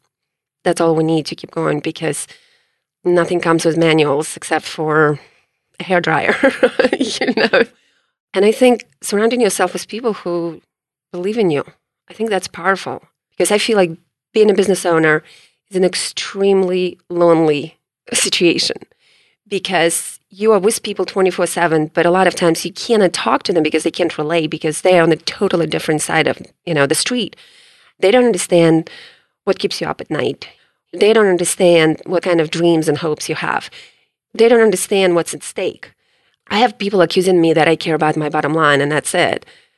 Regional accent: Ukraine; English is a second language; moved away as an adult; now in United States; I came to America from Ukraine in 1997, in August of 1997. So I just celebrated my 20th anniversary here.

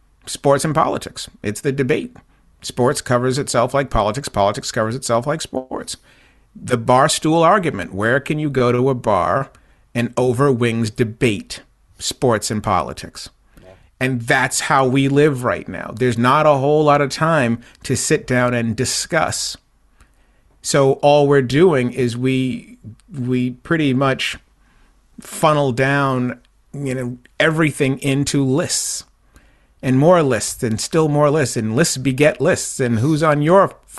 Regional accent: Boston, Massachusetts, United States; And when we were kids growing up in Boston, one of the things that being a Celtics fan and that the Celtics sold to the public that they were most proud

